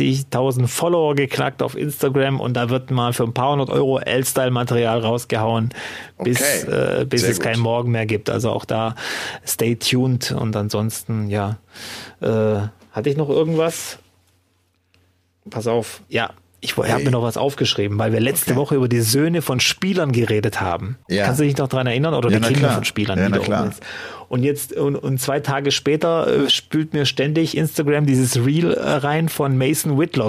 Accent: Cologne, North Rhine-Westphalia, Germany; Darf man als Kölner den Leverkusenern zur Meisterschaft gratulieren?

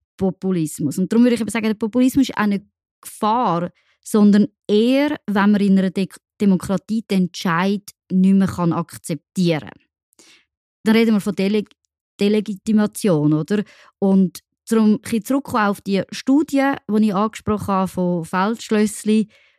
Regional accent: Switzerland; wir als Schweizer würden vertreten

